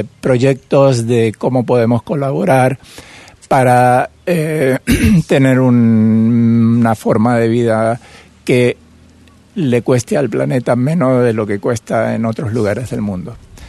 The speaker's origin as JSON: {"language": "Spanish", "country": "Argentina", "lives_now": "Auroville, India", "said": "soy de Argentina. Vivo en Auroville desde hace 10 años"}